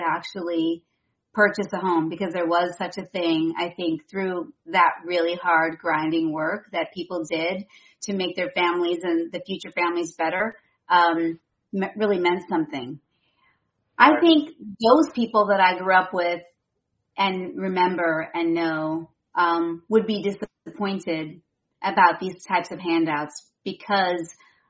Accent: Chicago, Illinois, United States; Because where I grew up in Chicago, there's a bunch of different neighborhoods, Irish neighborhood, Polish neighborhood, little Italian neighborhoods on the south side of Chicago.

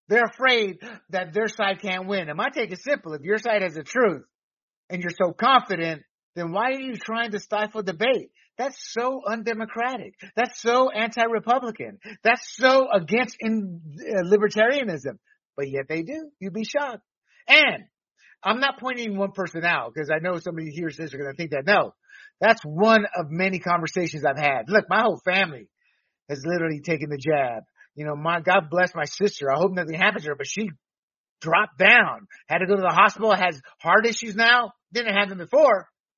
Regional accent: Panama; born and raised in Panama, two dictators. I was a protected class being an American citizen

